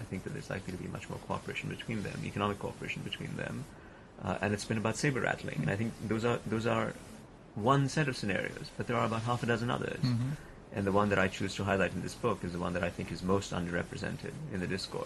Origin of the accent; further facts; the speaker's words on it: India; To me, as a child growing up in India, it was inconceivable that he would do business with China.